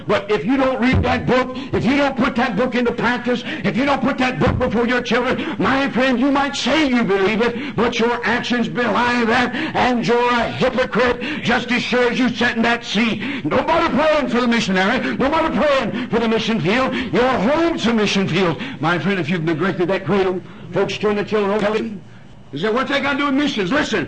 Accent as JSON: {"language": "English", "town": "Detroit", "region": "Michigan", "country": "United States", "tie": "born or raised there", "said": "Where I grew up down in Detroit, Michigan, when I was a young boy, it wasn't too safe then"}